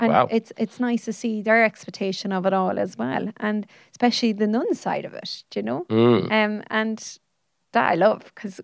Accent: Ireland; And as we do as Irish people, we don't put things in right.

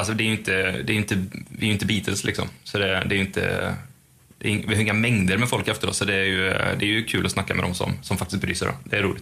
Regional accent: Sweden; allt är ju EU och vi är ju svenskar och har EU-pass

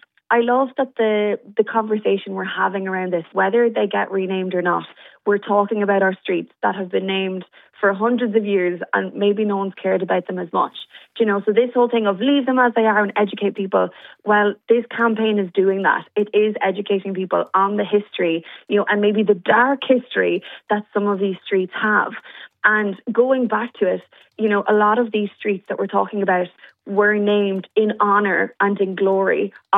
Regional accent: Ireland; I grew up in the Gaeltacht, so every city looks the same to me.

